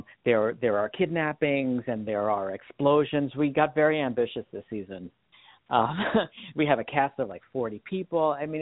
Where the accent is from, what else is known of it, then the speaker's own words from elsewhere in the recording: New York City, New York, United States; I grew up in the Bronx, New York. And when I was growing up in the 70s, my favorite show was Rhoda.